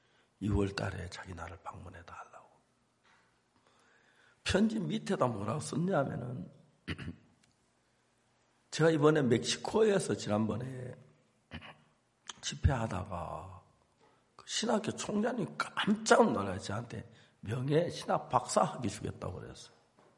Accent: South Korea; now in United States; 당신 한국서 왔느냐고. 한국서 왔다.

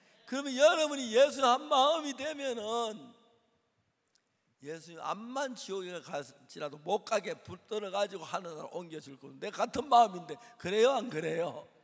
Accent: Seonsan, North Gyeongsang, South Korea; 선산이 경북 선산이 제 고향인데

